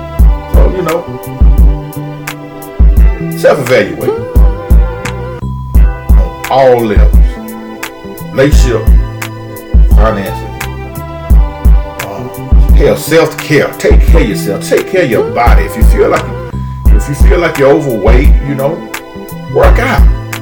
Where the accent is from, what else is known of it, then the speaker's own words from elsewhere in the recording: Macon, Georgia, United States; I'm from Macon, Georgia. Macon, Georgia is a place that you'd be lucky if you make $10 an hour.